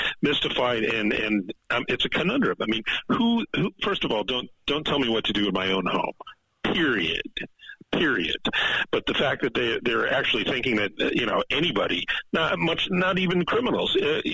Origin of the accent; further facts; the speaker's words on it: Minnesota, United States; Yeah, from my home state of Minnesota, I'm embarrassed to say.